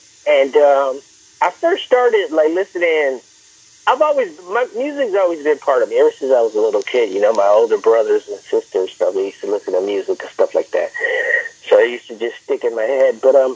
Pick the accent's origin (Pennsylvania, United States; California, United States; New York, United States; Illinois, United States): Illinois, United States; Chicago; also born or lived in Mexico City / Dallas, Texas; I lived in Mexico City. I was born and raised in Chicago, and I recently lived in Dallas, Texas. But I came back to Chicago, and you know, this is where I was born and raised.